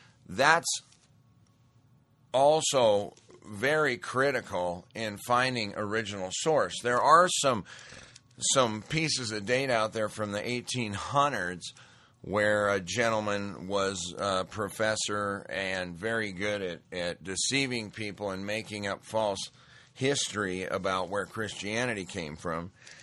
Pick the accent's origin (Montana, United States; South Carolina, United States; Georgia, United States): Montana, United States; Great Falls; we went to a dinner back in Great Falls, Montana, my hometown